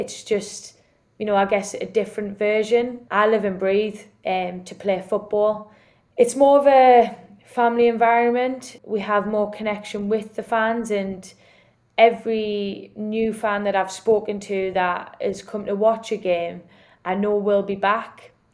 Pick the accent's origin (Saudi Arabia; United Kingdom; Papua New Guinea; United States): United Kingdom; North East England; I'm originally from the Northeast.